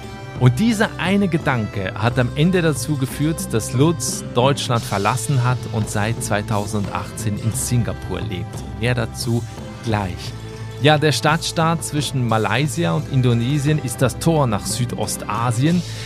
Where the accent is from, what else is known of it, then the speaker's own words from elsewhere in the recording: Switzerland; Und auf der 1 nach wie vor mein Heimatland, die Schweiz.